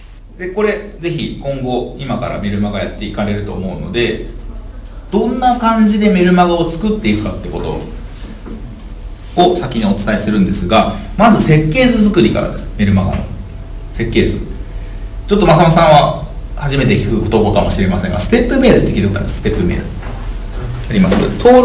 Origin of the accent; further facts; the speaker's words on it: Sapporo, Hokkaido, Japan; born there; 僕は北海道札幌市に生まれ、